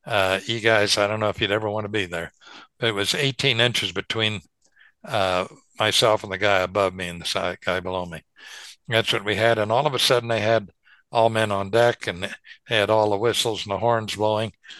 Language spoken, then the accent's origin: English; Kansas, United States; Some people that I knew where I grew up in Western Kansas had horses